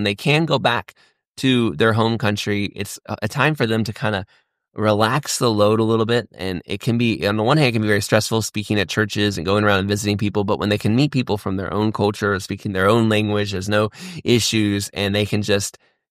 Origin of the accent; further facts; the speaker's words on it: Florida, United States; Growing up in North Florida, I never was like, oh, where's so-and-so?